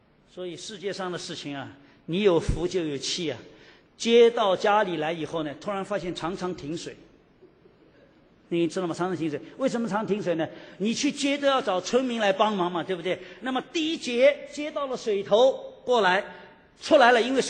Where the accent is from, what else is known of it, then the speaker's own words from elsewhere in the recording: Shanghai, China; 曾经在上海，我记得小时候在上海是这样嘛